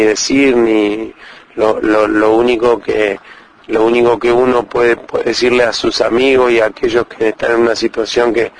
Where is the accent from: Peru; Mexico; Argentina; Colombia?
Argentina; a uno como argentino, como ser humano